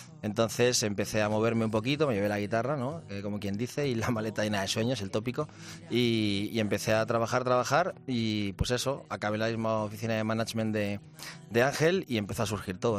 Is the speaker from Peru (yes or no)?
no; Madrid, Community of Madrid, Spain; los dos somos de Madrid.